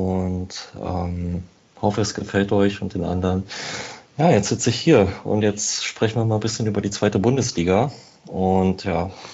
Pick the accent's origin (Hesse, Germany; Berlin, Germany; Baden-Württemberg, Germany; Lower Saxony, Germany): Berlin, Germany; born there; now in Hamburg, Germany; Und bin gebürtiger Berliner, dementsprechend gab es für mich auch nur eine Option, meine Liebe zu schenken, und das ist der Hertha BSC. Genau, bin 27 Jahre